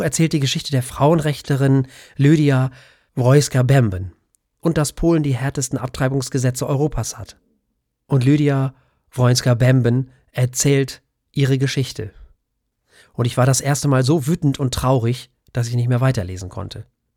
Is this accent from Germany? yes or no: no; Denmark; German is a second language; für mich als Däne ist natürlich fast jede andere Sprache schön